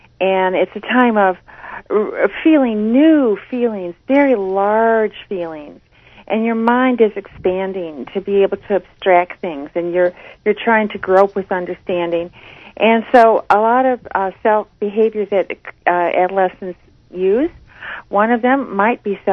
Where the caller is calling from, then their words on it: Illinois, United States; I'm calling from the Chicagoland area.